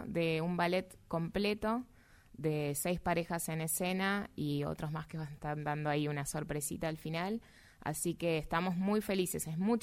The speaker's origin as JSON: {"language": "Spanish", "town": "Paso del Rey", "region": "Buenos Aires Province", "country": "Argentina", "said": "nuestro lugar, que es Paso del Rey. Nosotros somos de Paso del Rey de Moreno."}